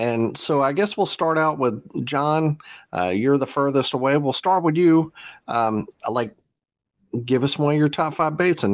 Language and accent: English; Mississippi, United States; also born or lived in Louisiana; I grew up in South Mississippi and Louisiana, so it's Millard down there probably.